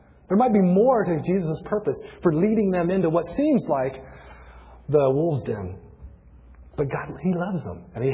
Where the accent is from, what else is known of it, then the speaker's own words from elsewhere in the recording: United States; This isn't a slam. I'm an American. I love it here.